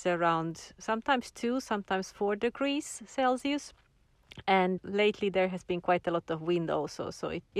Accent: Helsinki, Uusimaa, Finland; English is a second language; we are from Helsinki, Finland.

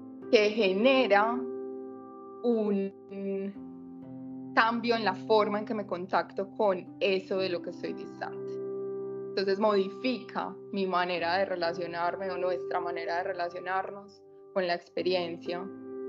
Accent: Colombia; now in Norway; yo soy de Colombia y estoy viviendo en este momento en Noruega por un periodo de tiempo.

